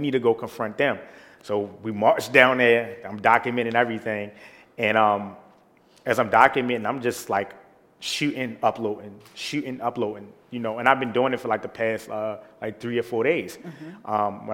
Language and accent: English; Baltimore, Maryland, United States; even for myself, growing up in Baltimore, it's a lot of redlining, the way they run traffic and run communities.